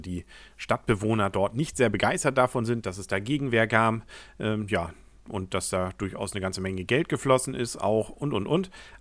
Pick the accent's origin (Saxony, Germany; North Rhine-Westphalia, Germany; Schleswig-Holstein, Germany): Schleswig-Holstein, Germany; Als Schleswig-Holsteiner bin ich auch mal gespannt